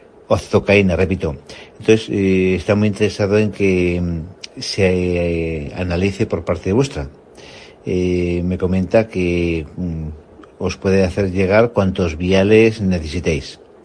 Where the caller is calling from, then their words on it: Burgos, Castile and León, Spain; de Burgos.